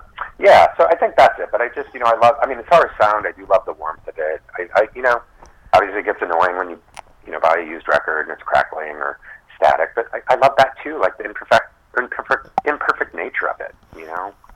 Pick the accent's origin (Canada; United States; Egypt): United States; Chicago, Illinois; I grew up in the Chicago area